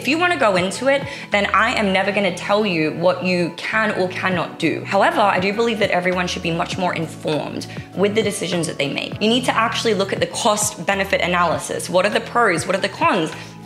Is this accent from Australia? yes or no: yes; Sunshine Coast, Queensland, Australia; now in Miami Beach, United States; I grew up by the beach. I grew up on the Sunshine Coast of Australia. Surfer's paradise, Maui, Hawaii, and now Miami Beach.